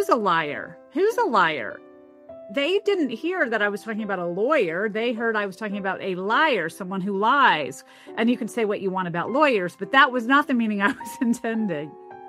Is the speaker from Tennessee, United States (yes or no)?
yes; Memphis, Tennessee, United States; I grew up in Memphis, Tennessee, definitely an accented place that was aware of its accent. All my formative accent years were there, and I didn't notice that my parents sounded different.